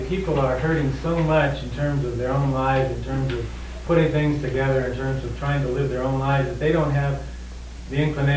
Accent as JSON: {"language": "English", "town": "Los Angeles", "region": "California", "country": "United States", "said": "We're Presbyterians, and we're from Los Angeles, and we go to a church, a Presbyterian church"}